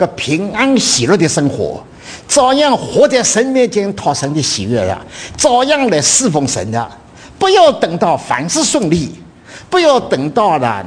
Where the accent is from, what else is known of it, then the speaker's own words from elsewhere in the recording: China; 的后代了，我们的中国人都已经蒙恩了